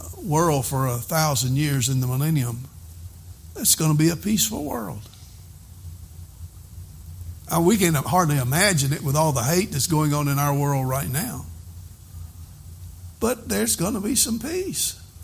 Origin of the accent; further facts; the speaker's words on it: Albemarle, North Carolina, United States; born there; thank you, Lord, I was born in America. Thank you, Lord, I was born in Albemarle.